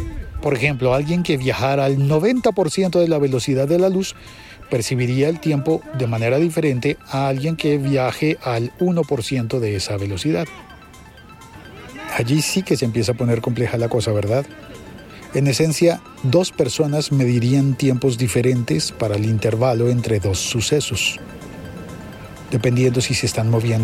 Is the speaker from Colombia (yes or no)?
yes; Colombia; Ahora, eso no pasa ni en China ni en mi país, Colombia. Tampoco pasa en Perú.